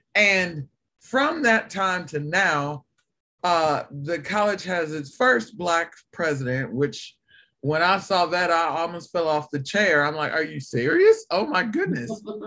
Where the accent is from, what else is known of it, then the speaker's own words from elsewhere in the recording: Roanoke, Virginia, United States; because I am from Roanoke, and my house was literally 20 minutes away from campus, but my parents let me live on campus.